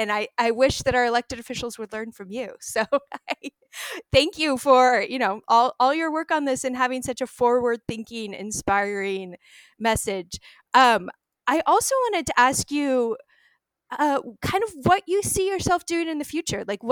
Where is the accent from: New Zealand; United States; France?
United States; Orem, Utah; and I grew up in Orem too. So I know how you feel. And it is, I mean, it's really cool to kind of go out into the world outside of Utah